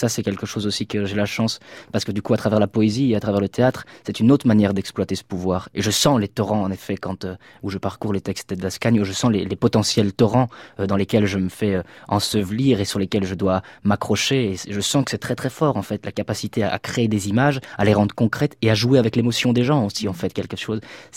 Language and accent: French; Liège, Wallonia, Belgium; accent: Liège; j'ai perdu un accent très, très prononcé. Vous n'avez pas idée à quel point j'avais un accent quand j'ai grandi à Liège.